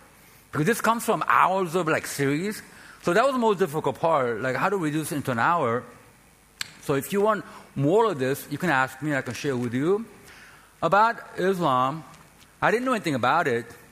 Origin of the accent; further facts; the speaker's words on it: South Korea; English is a second language; I'm from Korea, and Korea is no exception because, you know, Western people stop having babies, right?